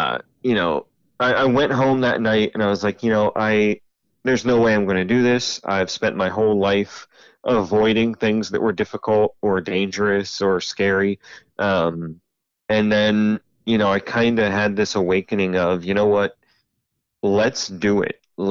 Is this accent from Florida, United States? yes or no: no; Ohio, United States; moved away as an adult; now in Lynchburg, United States; Yeah, so I'm originally from Central Ohio. Moved about 6 years ago to Lynchburg, Virginia, the middle of the state, just outside of the mountains.